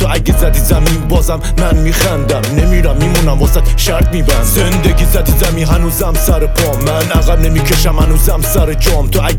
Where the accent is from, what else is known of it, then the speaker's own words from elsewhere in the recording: Rasht, Gilan, Iran; اهل رشتم، متولد 1168.